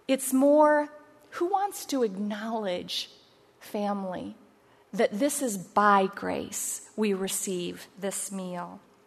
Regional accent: Iowa, United States; We're from Iowa, so there was a lot of corn.

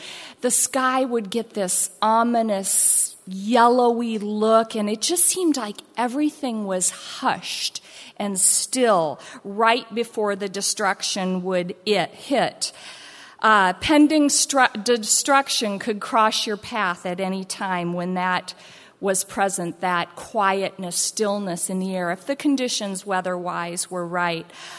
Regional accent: Iowa, United States; moved away as an adult; now in Southern California, United States; I was born and raised in Iowa, moved out here when we were married at, I was 24 and pregnant with our first child.

